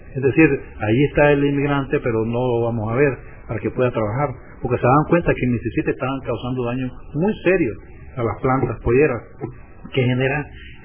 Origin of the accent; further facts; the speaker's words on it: Honduras; primero somos hondureños, todos los hondureños somos iguales ante la constitución y las leyes